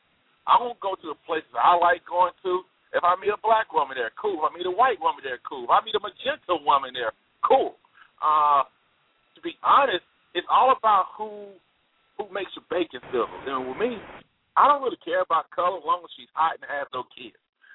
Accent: Alabama, United States; now in Phoenix, United States; Now, I'm from Alabama, obviously.

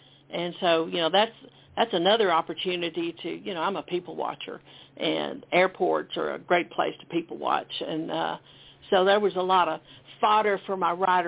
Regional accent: Texas, United States; I grew up here in East Texas.

